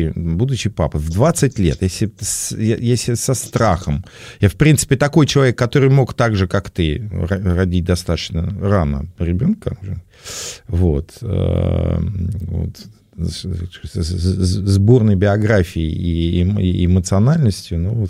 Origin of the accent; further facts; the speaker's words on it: Moscow, Russia; Я из Москвы